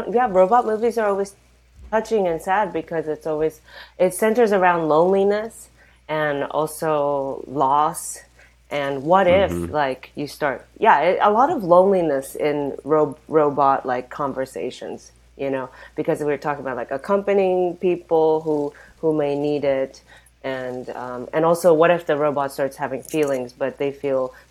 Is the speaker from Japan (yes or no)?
yes; Japan; speaking of robots, like, I'm from Japan, where, you know, there's the conversation around loneliness is, like, huge there.